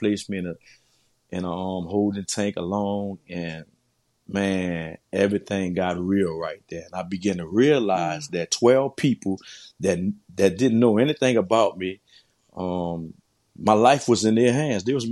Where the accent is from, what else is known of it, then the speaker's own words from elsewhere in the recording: New Orleans, Louisiana, United States; I come from New Orleans, a poverty-stricken neighborhood that was infested with drugs and violence.